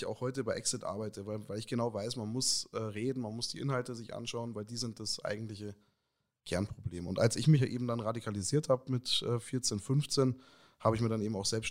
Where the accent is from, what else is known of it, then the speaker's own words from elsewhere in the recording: Munich, Bavaria, Germany; Genau, also die Kindheit war hier in München. Die frühe Jugend dann eben in Dorfen bzw. Erding und jetzt heute bin ich dann doch wieder Münchner.